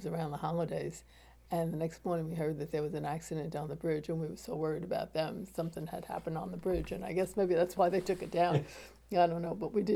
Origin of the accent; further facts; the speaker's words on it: New York City, New York, United States; Well, in the neighborhood I grew up in Upper Manhattan, everybody knew everybody.